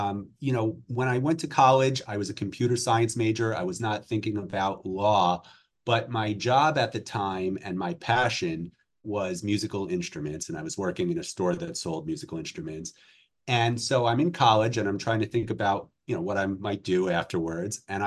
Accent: New Jersey, United States; I grew up in New Jersey, and my father was and is a very, very talented, exceptional trial lawyer.

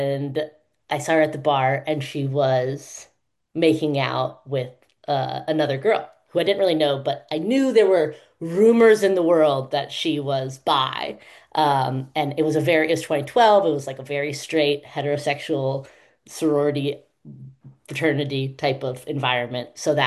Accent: New York, United States; I was a Jew from New York.

